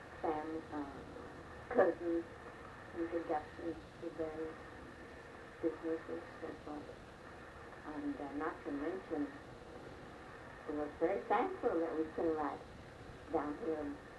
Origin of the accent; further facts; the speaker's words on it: Los Angeles, California, United States; born there; No, I was born in Los Angeles.